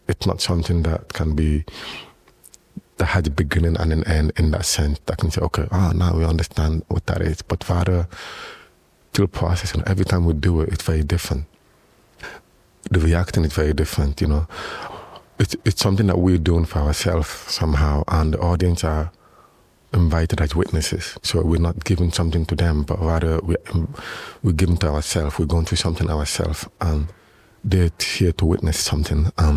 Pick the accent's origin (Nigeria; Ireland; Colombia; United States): Nigeria; now in Europe; Because Luca is from Congo, I'm from Nigeria, so we both have different experiences growing up.